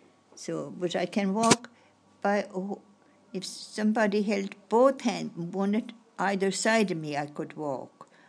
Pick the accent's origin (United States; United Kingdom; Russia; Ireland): Ireland; County Clare; And I'm from County Clare. I'm not far out. I'm only 4 miles from Limerick. But I'm Clare.